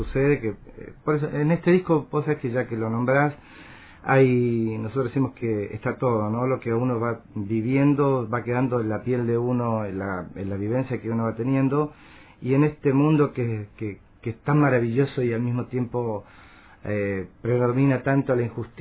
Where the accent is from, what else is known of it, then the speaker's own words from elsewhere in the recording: Los Ángeles, Biobío, Chile; born there; Yo nací en Los Ángeles.